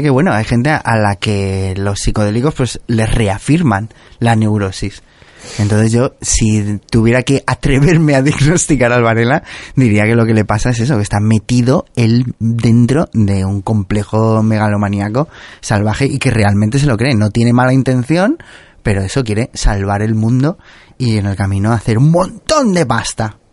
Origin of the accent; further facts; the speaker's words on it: Tarragona, Catalonia, Spain; Yo soy de Tarragona, he crecido ahí, me he hecho un nombre en Salou y en Tarragona.